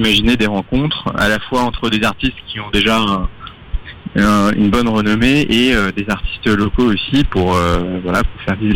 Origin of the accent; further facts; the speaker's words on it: Strasbourg, Grand Est, France; moved away as an adult; now in Paris, France; Alors moi j'ai grandi à Strasbourg et je suis allé vivre à Paris après le bac